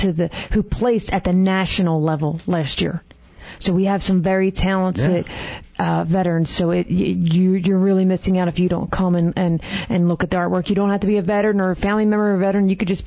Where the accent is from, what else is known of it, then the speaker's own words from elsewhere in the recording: Philadelphia, Pennsylvania, United States; accent: Philadelphia; I'm from Philly, if you can't tell by my accent.